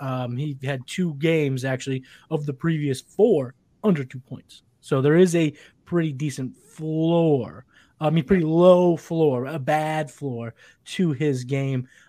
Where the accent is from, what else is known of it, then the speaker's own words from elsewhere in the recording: Massachusetts, United States; I'm from Massachusetts, so we can't bet here.